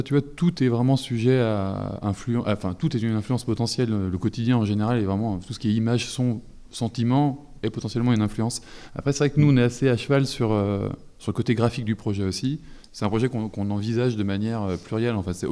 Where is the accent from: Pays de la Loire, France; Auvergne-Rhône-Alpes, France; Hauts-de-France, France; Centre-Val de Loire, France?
Pays de la Loire, France; born there; En fait, on est né dans le Maine-et-Loire, dans le 49, donc c'est juste après le 48